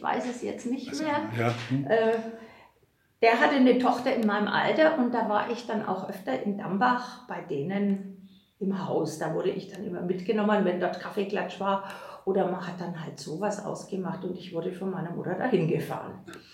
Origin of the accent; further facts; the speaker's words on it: Fürth, Bavaria, Germany; Ich bin Anfang der 50er geboren und wir sind einfach hier in Fürth mit den Amerikanern aufgewachsen.